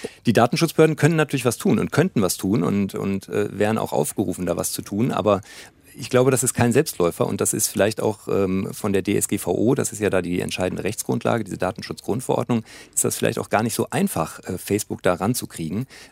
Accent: Düsseldorf, North Rhine-Westphalia, Germany; Also als Düsseldorfer muss ich natürlich erstmal sagen

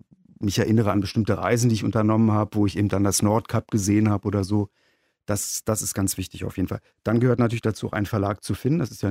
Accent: Berlin, Germany; Im schönen Bezirk Wedding. Als es noch nicht die Teilung gab zwischen Wedding und Gesundbrunnen.

